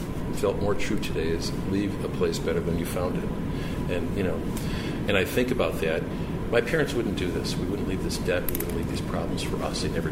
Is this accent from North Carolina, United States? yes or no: no; Westchester, Illinois, United States; also born or lived in Chicago; I grew up in Westchester, Illinois.